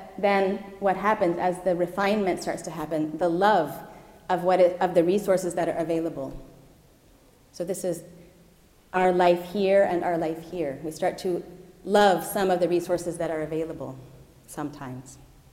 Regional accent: United States; now in India; where I grew up in the United States, there's much less connection

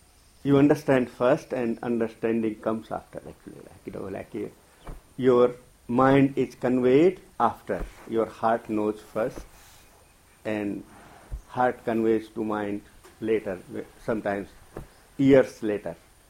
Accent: India; accent: Indian English; English is a second language; because of my pronunciation, because of my, you know, I'm an Indian, you know. So My English is Indian English.

